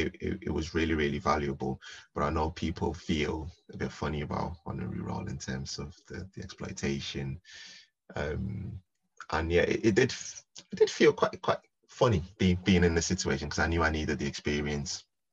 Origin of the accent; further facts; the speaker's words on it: Ghana; born there; also born or lived in Liverpool; now in England; So I was born in Ghana, and I lived there for a number of years before moving to Liverpool, before then moving to the southwest.